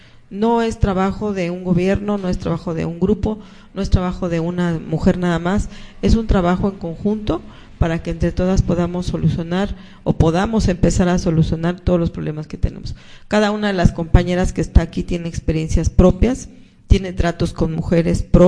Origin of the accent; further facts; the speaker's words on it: Xochimilco, Mexico City, Mexico; como éramos de Xochimilco, venimos de Xochimilco, claro.